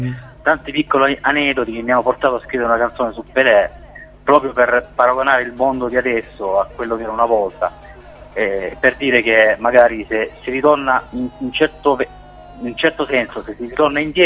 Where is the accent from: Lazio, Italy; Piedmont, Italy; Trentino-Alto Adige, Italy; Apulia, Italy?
Apulia, Italy; now in Treviso, Italy; io sono salentino, però vivo a Treviso da diversi anni e praticamente sono appena arrivato in Veneto.